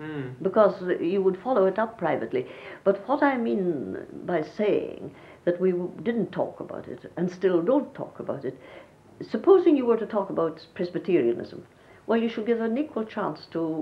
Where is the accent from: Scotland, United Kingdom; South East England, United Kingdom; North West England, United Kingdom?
Scotland, United Kingdom; That as a Scot, I would never be inclined to think